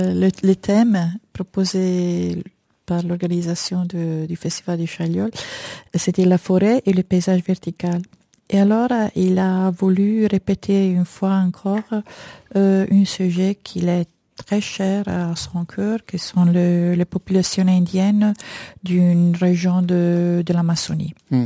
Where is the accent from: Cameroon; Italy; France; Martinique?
Italy; French is a second language; Moi, je suis italienne.